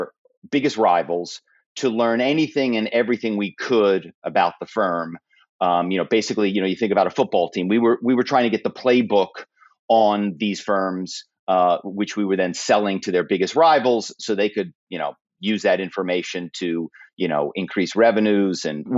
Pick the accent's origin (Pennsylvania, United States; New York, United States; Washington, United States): Pennsylvania, United States; Philadelphia; You know, I was a young guy. I grew up in Philadelphia, and my family is very well known in the automobile business.